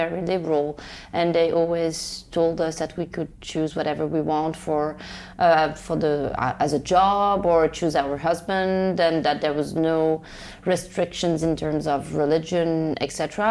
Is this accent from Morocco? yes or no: yes; Rabat, Rabat-Salé-Kénitra, Morocco; I grew up in Rabat, the capital of Morocco.